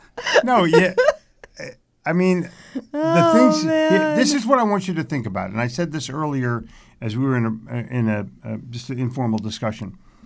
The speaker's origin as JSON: {"language": "English", "town": "Haddonfield", "region": "New Jersey", "country": "United States", "tie": "born or raised there", "also_born_or_lived": "Cherry Hill", "said": "Because I grew up in Haddonfield and Cherry Hill."}